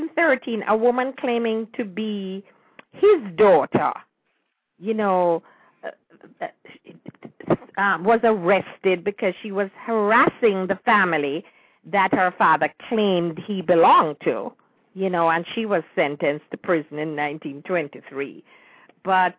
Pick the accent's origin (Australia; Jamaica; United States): Jamaica; Kingston; You know, we are from the Kingston area are very familiar, not with the estate itself, but the Hope area.